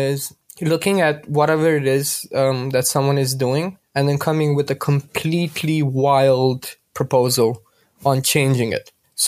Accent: Romania; English is a second language; moved away as an adult; I am from Romania but living abroad since more than 8 years now

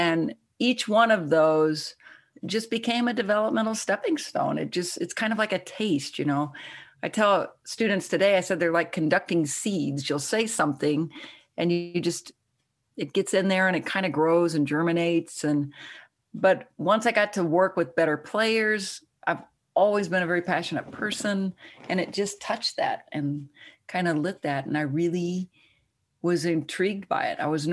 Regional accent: Carmel, Indiana, United States; I grew up in Indiana, Carmel, Indiana, just north of Indianapolis.

